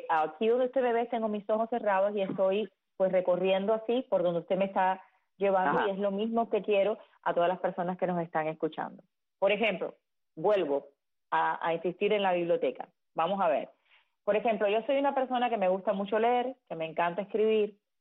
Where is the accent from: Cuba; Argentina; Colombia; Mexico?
Cuba; yo, siendo cubana